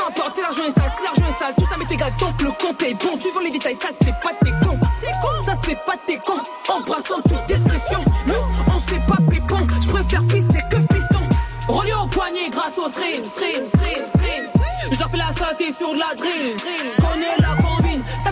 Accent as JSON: {"language": "French", "country": "DR Congo", "said": "En plus, je suis congolaise, j'ai la musique dans le sang"}